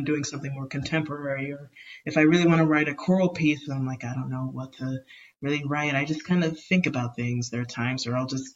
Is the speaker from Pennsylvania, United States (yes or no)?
no; El Paso, Texas, United States; I was born and raised in El Paso, by the way.